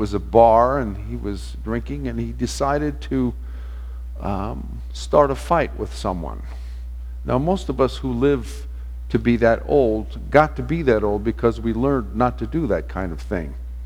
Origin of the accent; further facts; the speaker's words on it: West Coast, United States; I was in my hometown on the West Coast this past week